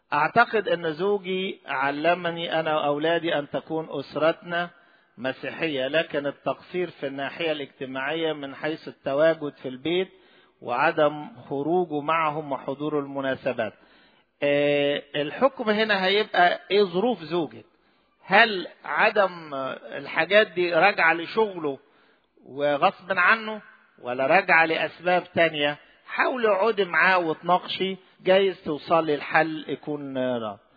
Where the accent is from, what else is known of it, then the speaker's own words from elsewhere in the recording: Upper Egypt, Egypt; و ده عندنا في الصعيد دلوقتي بيناقشها وبيسمع رأيها وبيبقى لها دور